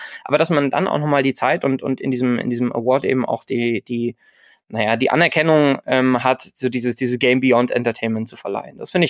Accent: Munich, Bavaria, Germany; Ich als Münchner war da natürlich, mein Grinsen hätte breiter nicht sein können.

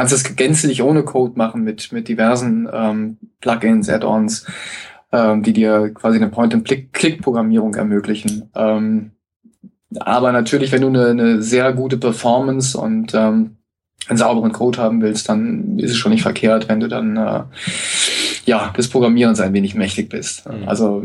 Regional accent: Cologne, North Rhine-Westphalia, Germany; born there; hat mich auch gefreut, als gebürtigen Kölner.

